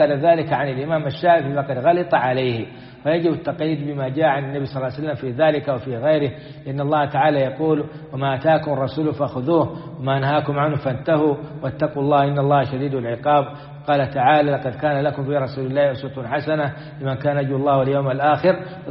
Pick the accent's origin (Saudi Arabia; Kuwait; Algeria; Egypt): Saudi Arabia; نحمد الله تعالى في بلادنا المملكة العربية السعودية